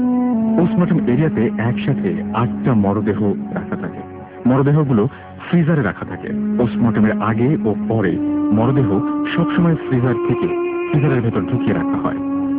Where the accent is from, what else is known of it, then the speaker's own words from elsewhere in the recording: Chittagong, Chittagong Division, Bangladesh; now in Doha, Qatar; আমি চট্টগ্রামের আগ্রাবাদে থাকি, বর্তমানে দোহা কাতারে আছি।